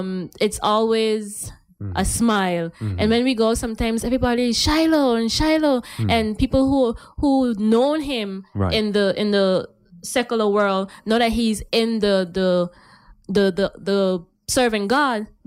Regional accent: French Quarter, St. Martin; I am from Saint Martin and from French Quarter

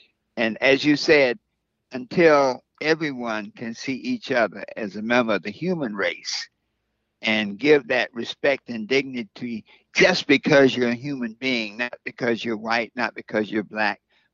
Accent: the South, United States; Now, I grew up in the South, and I remember on the corner, a white guy owned a store, grocery store.

